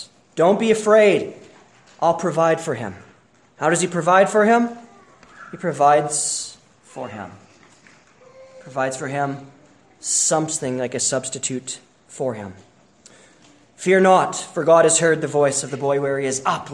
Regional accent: Manitoba, Canada; Yeah, I'm from Manitoba.

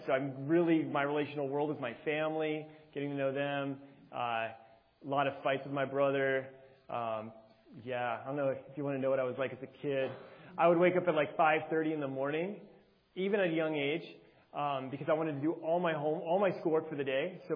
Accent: Alabama, United States; also born or lived in Virginia; So I grew up primarily, I say, in Alabama. We kind of moved around a bit. I was born in Virginia, but we moved around, and I spent most of my life in Alabama.

